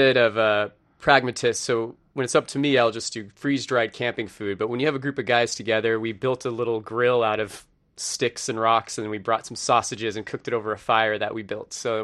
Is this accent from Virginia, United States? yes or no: no; Juneau, Alaska, United States; And, you know, growing up in Alaska, most of our towns are pretty small. I grew up in the capital, and that was only 30,000 people.